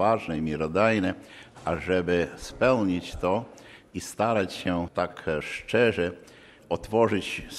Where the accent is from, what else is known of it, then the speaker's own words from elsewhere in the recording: Ukraine; W tym duchu staramy się i my, Ukraińcy